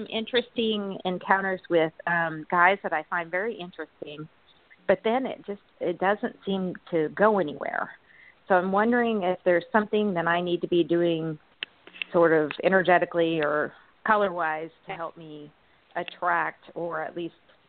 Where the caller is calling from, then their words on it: California, United States; I'm calling from California.